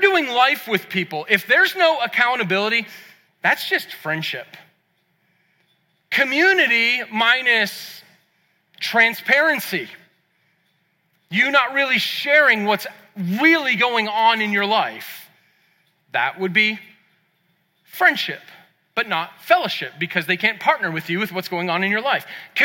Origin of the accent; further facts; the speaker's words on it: Boston, Massachusetts, United States; I'm an Irishman from Boston.